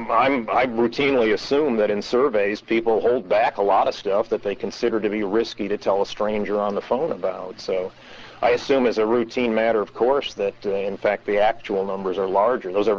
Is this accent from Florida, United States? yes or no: yes; Tallahassee, Florida, United States; I'm from Tallahassee, as a matter of fact, which is the center of the political universe right now.